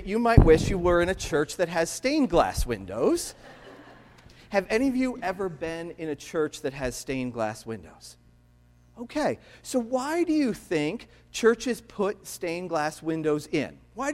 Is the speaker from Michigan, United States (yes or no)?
no; Illinois, United States; I come from Illinois, so I can say that.